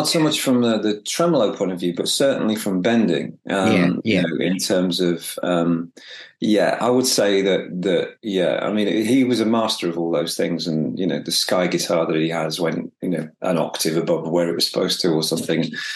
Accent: Liverpool, North West England, United Kingdom; and I was growing up in Liverpool.

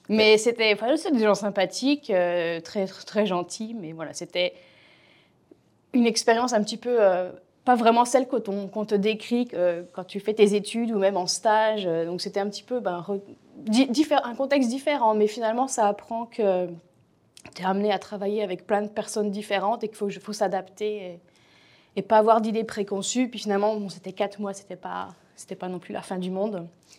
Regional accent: France; moved away as an adult; now in Australia; je suis née en France et j'ai habité en France une bonne partie de ma vie

